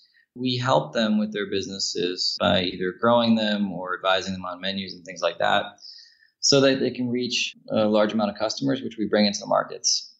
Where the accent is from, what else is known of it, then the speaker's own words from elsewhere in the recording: Westchester County, New York, United States; It starts in New York. I was born in Manhattan. Like any sort of middle-class family in the 1980s, we moved out and lived in the suburbs for the majority of my childhood. So I lived in Westchester County outside of New York City.